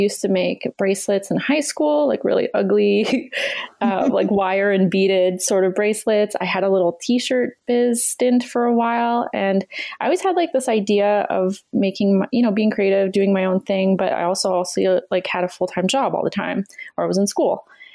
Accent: Canada; because, you know, like I'm Canadian and that's what we do.

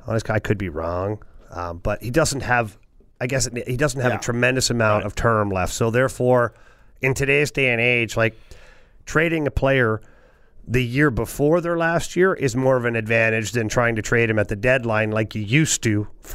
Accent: Ottawa, Ontario, Canada; this awful soap opera that has evolved in Ottawa, which is my hometown.

